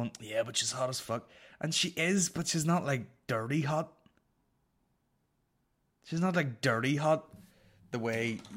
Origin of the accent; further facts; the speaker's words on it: Northern Ireland, United Kingdom; I'm just from Northern Ireland with a fucked up nose.